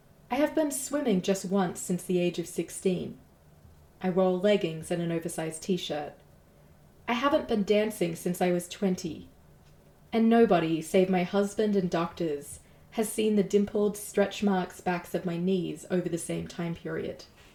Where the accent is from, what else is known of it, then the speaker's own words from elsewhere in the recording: Melbourne, Victoria, Australia; moved away as an adult; now in Boston, United States; I even know what I weighed on the day I arrived in Boston, fresh off the plane from my hometown of Melbourne, Australia, to begin graduate school in philosophy nearly 20 years ago.